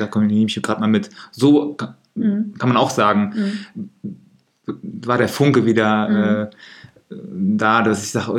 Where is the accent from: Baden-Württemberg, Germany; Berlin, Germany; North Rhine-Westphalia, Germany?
North Rhine-Westphalia, Germany; Ja, also ich würde sagen, ich bin Siegerländer.